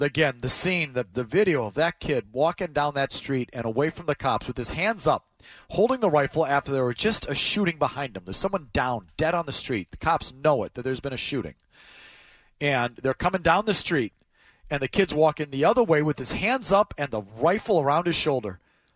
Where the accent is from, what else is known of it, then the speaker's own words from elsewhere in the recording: United States; But as an American, I find that outrageous.